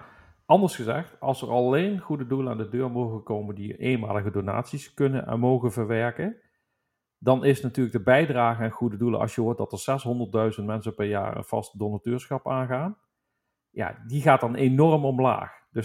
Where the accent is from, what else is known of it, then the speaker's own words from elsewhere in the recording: Netherlands; Wij als Nederlanders staan bekend als vrijgevig, maar in de praktijk blijkt, alleen als wij gevraagd worden, zijn we ook bereid om de portemonnee te trekken en geld te geven.